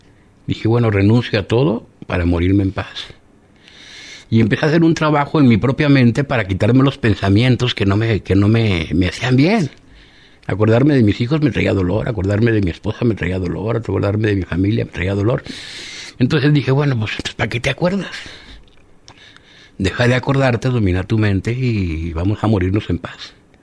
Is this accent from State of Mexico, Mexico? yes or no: no; Guadalajara, Jalisco, Mexico; crecí en Guadalajara, mi padre y mi madre, mi padre era joyero, trabajaba el oro, mi madre tenía un negocio de comida, ahí aprendí yo a cocinar.